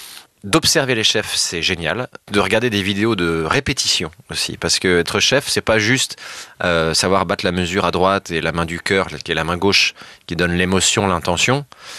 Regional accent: Poitiers, Nouvelle-Aquitaine, France; J'avais une guitare chez moi, à Poitiers, dans ma maison, et un piano dans la pièce du bas.

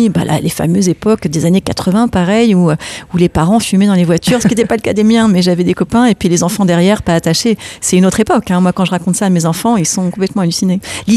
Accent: Paris, Île-de-France, France; comme je suis parisienne, c'est très compliqué de conduire à Paris.

